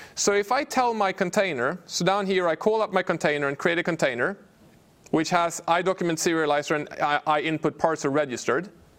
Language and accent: English; Sweden; English is a second language; I'm from Sweden where getting weapons is really hard.